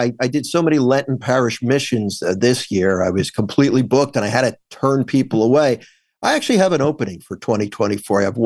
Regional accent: Philadelphia, Pennsylvania, United States; now in New Jersey, United States; I am. I grew up in Philly, but I live right over the bridge.

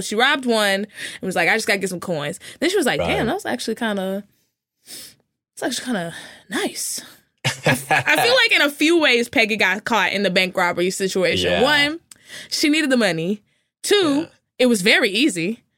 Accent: Terrell, Texas, United States; born there; But so Tyler is like, you blink, you miss it. It's such a small town. And I was born very close to it. I was born in Terrell.

